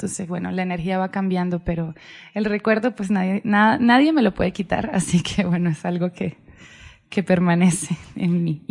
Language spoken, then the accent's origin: Spanish; Mérida, Venezuela; Yo soy de Mérida, Venezuela. Es una ciudad andina como tal.